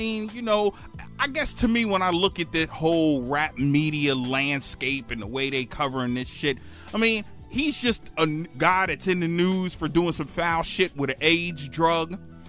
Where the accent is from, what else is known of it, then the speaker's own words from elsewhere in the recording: Brooklyn, New York, United States; He's from Brooklyn. I'm from Brooklyn.